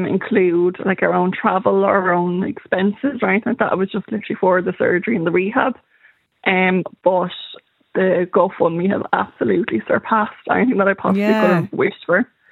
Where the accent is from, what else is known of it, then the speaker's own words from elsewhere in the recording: Arklow, Leinster, Ireland; My hometown, Arklow, has been tremendous. But the surrounding areas like Wicklow Town, Rathnew, we've had Gorey, they've all completely gotten behind me